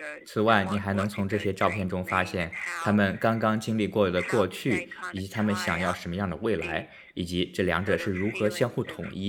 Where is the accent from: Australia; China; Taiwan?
Australia; moved away as an adult; now in London, United Kingdom; 我是澳洲人